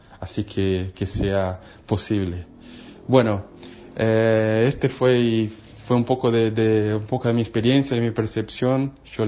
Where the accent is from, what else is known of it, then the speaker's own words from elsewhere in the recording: São Paulo, Brazil; first language Portuguese; Spanish is a second language; soy natural de Brasil, específicamente San Pablo